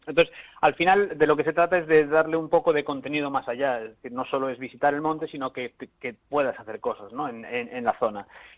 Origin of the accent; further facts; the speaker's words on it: Galicia, Spain; siendo gallego voy a decir ya que podría ir mejor.